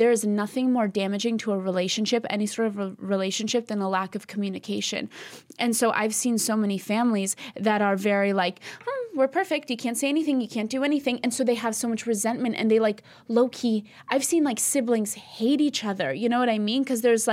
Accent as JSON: {"language": "English", "region": "East Coast", "country": "United States", "said": "we're Albanian, we're from the East Coast, like we're a little hot-headed sometimes."}